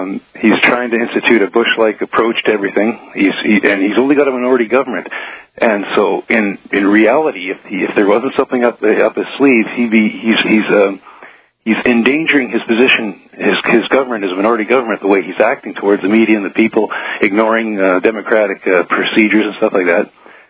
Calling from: Saskatoon, Saskatchewan, Canada; Saskatoon, Saskatchewan.

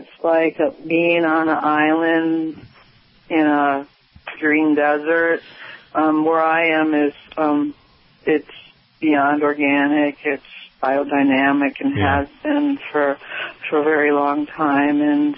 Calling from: Keosauqua, Iowa, United States; I'm calling from Keosauqua, Iowa. It's a very rural community in southeast Iowa.

